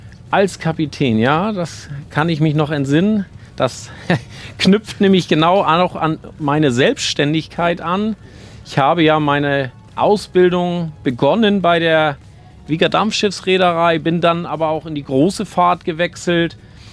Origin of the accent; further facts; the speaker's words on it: Föhr, Schleswig-Holstein, Germany; Ich selbst bin ja auch gebürtiger Führer.